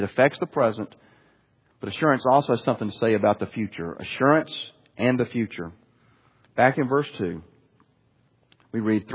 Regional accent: Alabama, United States; Now, I'm from Alabama, so I can say that.

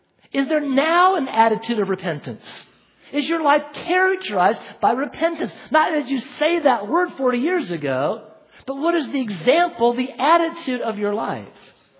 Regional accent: Oregon, United States; now in Knoxville, United States; Anyway, I'm from Oregon, remember?

